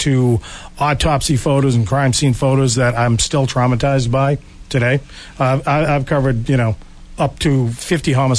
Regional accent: Cape Cod, Massachusetts, United States; I had the perspective of growing up on Cape Cod and knowing, you know, the characters and the streets.

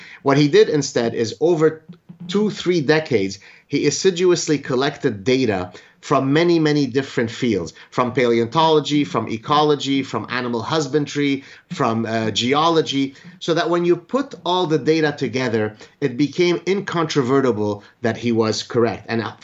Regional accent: Canada; especially as a Canadian

